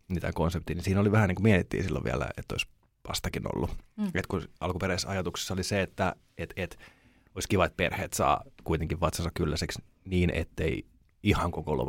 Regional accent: Turku, Southwest Finland, Finland; Mä tuun Turusta

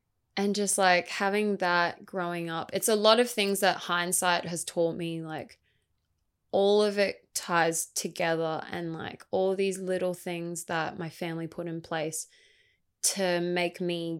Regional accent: Gold Coast, Queensland, Australia; I guess like starting off, I grew up on the Gold Coast. I've lived here pretty much all my life besides a short stint in Brisbane, which I'll get to. I grew up on the north part. So I was in Benoa, went to schools there.

